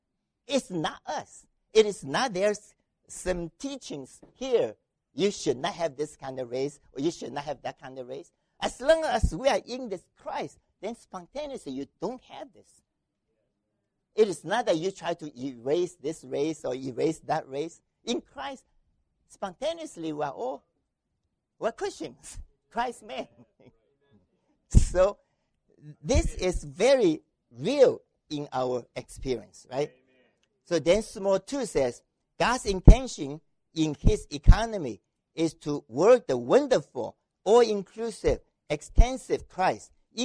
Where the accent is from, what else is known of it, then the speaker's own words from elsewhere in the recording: China; first language Chinese; English is a second language; Chinese is my mother tongue. It's not English, you know. It's English is not my mother tongue.